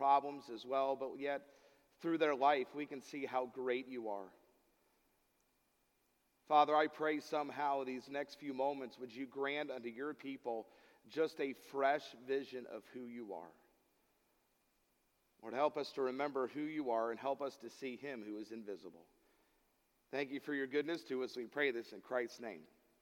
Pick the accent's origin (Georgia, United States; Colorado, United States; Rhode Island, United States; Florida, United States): Georgia, United States; Atlanta; And really, I'm not a Michael Jordan fan. I grew up in Atlanta. I like Dominique Wilkins.